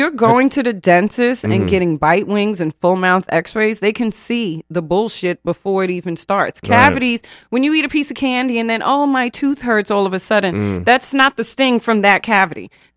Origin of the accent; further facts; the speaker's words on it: Bronx, New York, United States; now in California, United States; My favorite joke is that, look, okay, so I am from the Bronx and I moved to California.